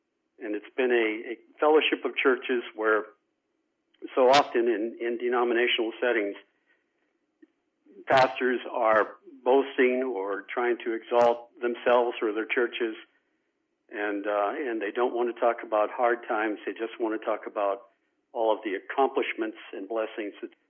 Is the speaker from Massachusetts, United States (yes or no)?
yes; Boston, Massachusetts, United States; born there; I was born outside of Boston, Massachusetts, into a family that was really not a Christian family.